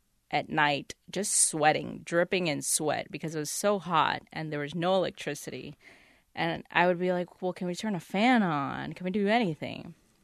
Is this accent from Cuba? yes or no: yes; Cuba; So I was born in 85. So I grew up in Cuba late 80s, early 90s